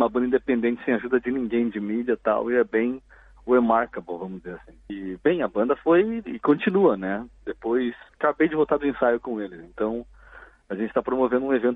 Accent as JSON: {"language": "Portuguese", "town": "Curitiba", "region": "Paraná", "country": "Brazil", "moved": "as an adult", "said": "E eu sou de Curitiba, então lá eu toquei em cerca de umas 3 ou 4 bandas desse período dos 14 até eu me mudar para cá, quando eu tinha uns 24 anos."}